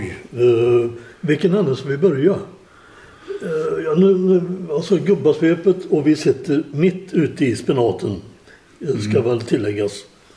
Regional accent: Mjäldrum, Sweden; also born or lived in Brevik; och sen farsan han arrenderade en gård i Mjäldrum och dit flyttade vi 1948.

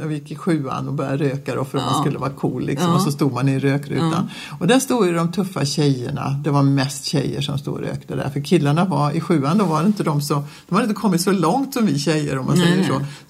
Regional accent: Mariestad, Västra Götaland County, Sweden; lilla Mariestad där jag växte upp, det var ju en liten stad med en väldigt hög moral som jag upplevde det.

